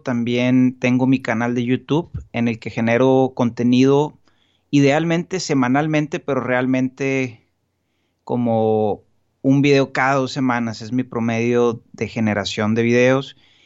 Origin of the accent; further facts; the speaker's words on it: Hermosillo, Sonora, Mexico; soy de Hermosillo, Sonora y tengo 27 años.